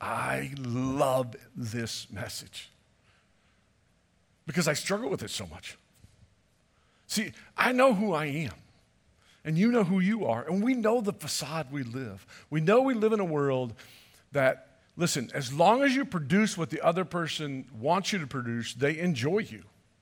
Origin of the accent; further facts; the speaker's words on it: Michigan, United States; For many of you, you know I come from Michigan.